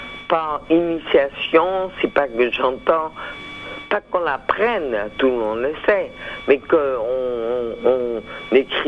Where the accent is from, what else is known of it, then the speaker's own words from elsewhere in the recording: Guadeloupe, France; born there; Je suis né en Guadeloupe, dans ce pays qui est un département français d'outre-mer. Donc la langue officielle est le français. Il y a une autre langue que nous parlons qui est le créole.